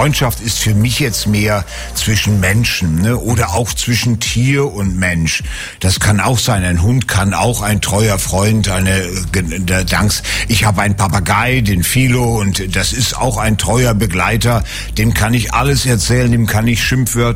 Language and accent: German; Northern Germany, Germany; Bei uns in Norddeutschland gibt's einen Satz